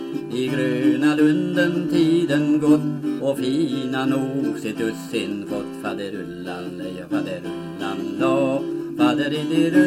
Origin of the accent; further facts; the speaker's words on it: Myrvärd, Sweden; Mm. Och jag är född här i Myrvärd. Den 12 januari 1911. Jag har bott där hela livet.